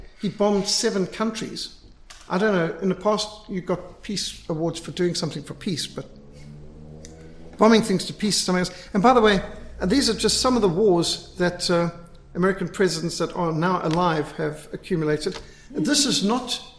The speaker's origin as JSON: {"language": "English", "country": "Zimbabwe", "tie": "born or raised there", "said": "And I know it, and I've experienced this because I was brought up in Rhodesia"}